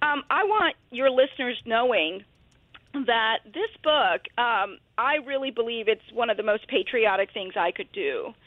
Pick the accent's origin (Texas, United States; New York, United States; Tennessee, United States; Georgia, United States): Georgia, United States; Atlanta; as a little brown Hindu girl growing up in Atlanta, Georgia, I encountered my fair share and then some of racial and religious discrimination.